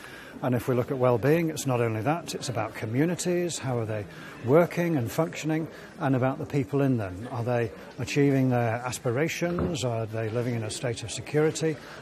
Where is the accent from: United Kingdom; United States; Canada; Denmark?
United Kingdom; England; probably notice quite quickly I'm not a Scotsman. Sorry about that. I am from the north of England, so maybe that's like halfway there or here.